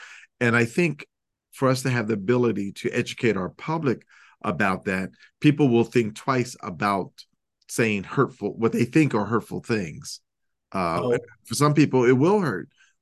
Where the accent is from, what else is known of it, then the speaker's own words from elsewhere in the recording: Atlantic City, New Jersey, United States; growing up in Atlantic City, New Jersey, where we did have a pretty good size gay community.